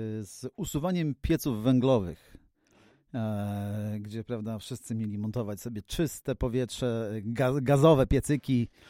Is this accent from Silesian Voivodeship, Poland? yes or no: no; Masovian Voivodeship, Poland; moved away as an adult; also born or lived in Warsaw; now in United Kingdom; jestem takim dzieckiem pokolenia stanu wojennego. Gdzieś tam dorastałem sobie w małym miasteczku koło Radomia potem przyszedł czas na studia, wyjechałem do Warszawy.